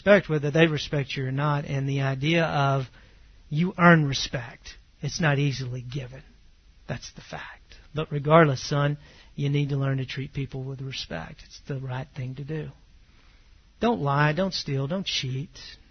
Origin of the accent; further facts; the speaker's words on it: Texas, United States; Growing up in East Texas, the Lord saved me, before that, I had really a different view of things.